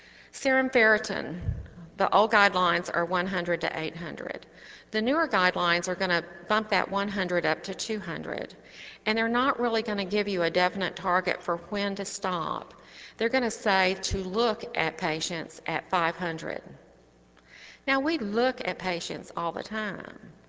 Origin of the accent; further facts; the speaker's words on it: Arkansas, United States; like I'm from Arkansas, so, you know, Hillary Clinton's from there